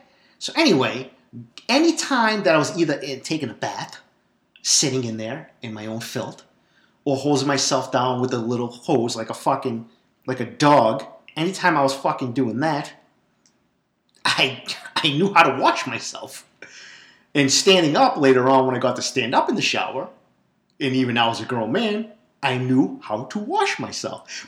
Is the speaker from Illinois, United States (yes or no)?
no; Boston, Massachusetts, United States; Growing up in East Boston, the third floor apartment, we didn't have a shower the first 15 years of my life.